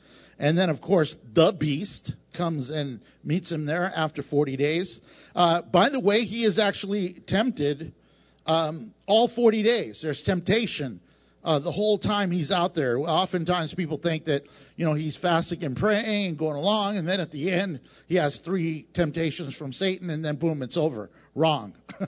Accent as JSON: {"language": "English", "town": "Houston", "region": "Texas", "country": "United States", "said": "You know, I come from the Bible Belt. Houston is the belt buckle of the Bible Belt. And so that's where I come from."}